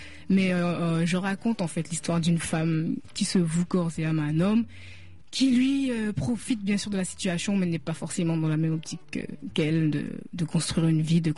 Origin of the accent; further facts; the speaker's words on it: Paris, Île-de-France, France; Je suis consciente d'être caribéenne, mais j'ai enrichi ma culture en grandissant à Paris et en découvrant d'autres choses, simplement. Ouais. Donc j'ai grandi avec des Maghrébins, des Africains, il y avait de tout autour de moi.